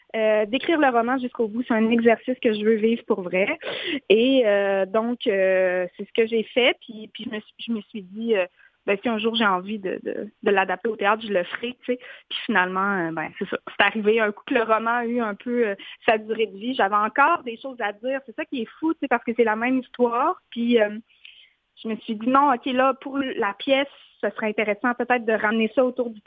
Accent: Quebec, Canada; moi, je viens de la Haute-Côte-Nord, puis par chez nous, c'est assez commun que les hommes partent aller travailler dans le Nord.

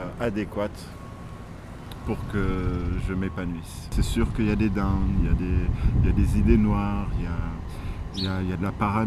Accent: Senegal; now in Montreal, Canada; 48 ans, je suis originaire du Sénégal et je vis à Montréal depuis 28 ans.

